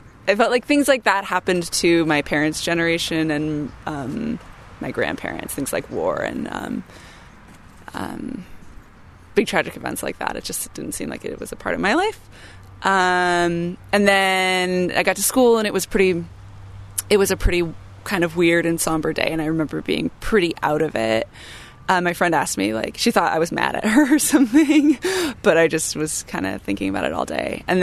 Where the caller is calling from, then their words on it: San Jose, California, United States; I should say I'm speaking from the Bay Area and that I went to high school in San Jose, so we were pretty far away.